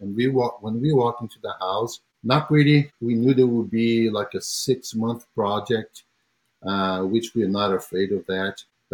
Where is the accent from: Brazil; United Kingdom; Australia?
Brazil; I'm from Brazil. So the warm weather, we have this in common.